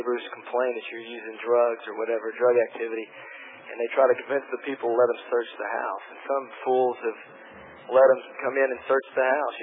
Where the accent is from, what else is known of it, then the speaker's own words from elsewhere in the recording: Texas, United States; Yeah, I'm a Texan.